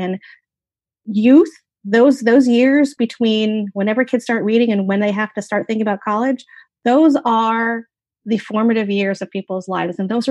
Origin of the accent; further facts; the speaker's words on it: New York, United States; I was growing up in Central New York, very red part of New York, where I was really the only Asian American person there, except for one or two others.